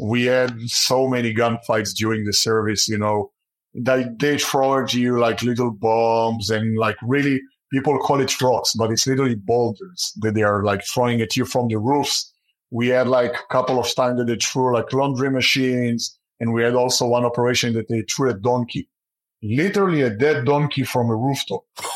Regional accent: Hadera, Haifa District, Israel; So it's a city called Hadera. It's kind of like center northwest, beautiful place, amazing beach, amazing people

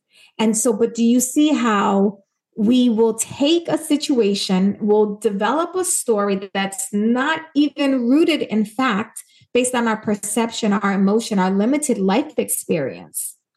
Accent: New York City, New York, United States; It's like a 2-hour train ride just for her to get there. We're from New York City.

